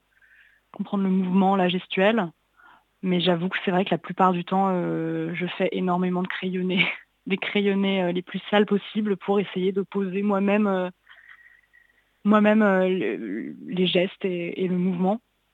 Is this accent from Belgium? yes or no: no; Nantes, Pays de la Loire, France; moi j'ai grandi à Nantes, donc dans une ville assez industrielle, proche de Saint-Nazaire